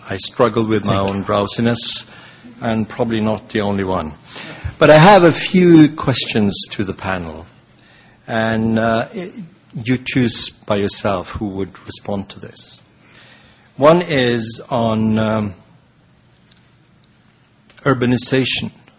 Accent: Norway; English is a second language; I'm from Norway.

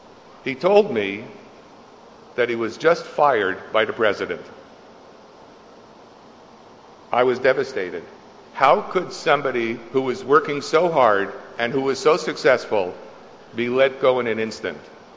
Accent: Montreal, Quebec, Canada; For me, growing up in Montreal with two strong parents, my life seemed to be operating on autopilot.

